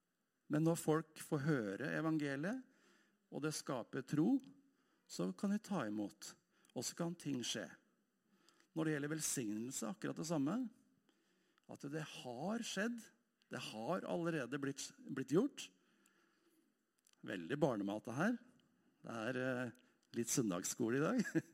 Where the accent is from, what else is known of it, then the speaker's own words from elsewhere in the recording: Hamar, Innlandet, Norway; Når jeg var tenåring, jeg vokste opp I Philadelphia her på Hamar.